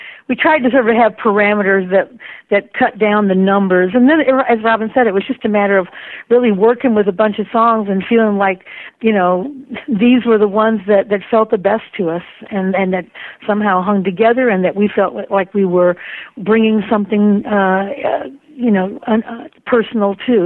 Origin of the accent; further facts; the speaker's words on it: Alabama, United States; And I grew up in Alabama and have always listened